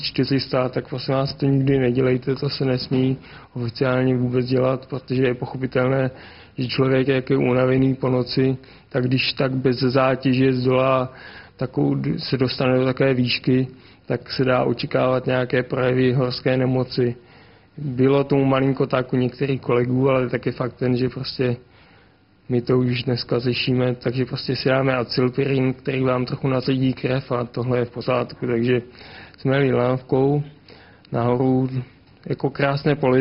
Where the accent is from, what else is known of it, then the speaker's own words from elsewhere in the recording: Brno, South Moravian Region, Czechia; Já jsem teda Brňák jinak začínal